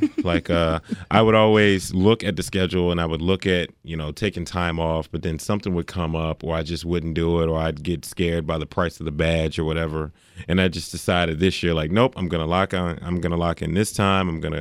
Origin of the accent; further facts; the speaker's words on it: Landover, Maryland, United States; a producer from my hometown, from Landover, Maryland